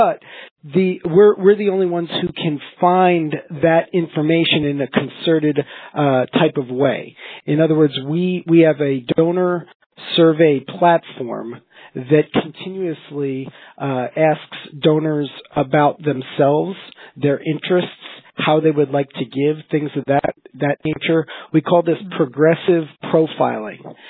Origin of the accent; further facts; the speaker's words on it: New Jersey, United States; I'll blame it because I'm from New Jersey.